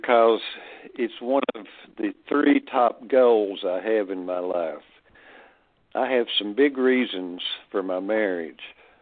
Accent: Kingsport, Tennessee, United States; she moved with the children out of Kingsport, my hometown here in East Tennessee

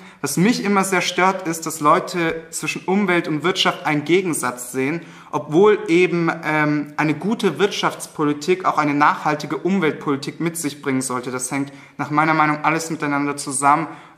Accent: Nuremberg, Bavaria, Germany; ich bin selber ja in der Südstadt geboren, in Lichtenhof, bin dann aufgewachsen in Gebitzenhof-Steinbüll teilweise und auch eben in Lichtenhof und habe mich auch in Hummelstein aufgehalten, also ich kenne mich in der Südstadt ganz gut aus

